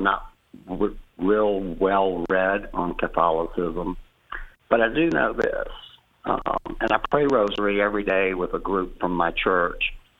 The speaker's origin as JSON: {"language": "English", "town": "Columbia", "region": "South Carolina", "country": "United States", "said": "I'm from Columbia, South Carolina."}